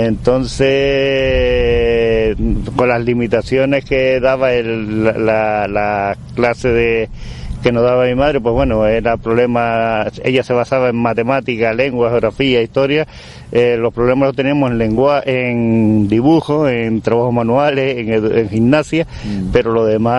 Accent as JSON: {"language": "Spanish", "country": "Cuba", "tie": "born or raised there", "said": "yo me crié en Cuba, fui pequeño para allá, me crié en Cuba, tengo hermanos nacidos en Cuba. Curiosamente, mi madre también es nacida en Cuba, también de Miguel, y tengo todavía bastante familia en Cuba"}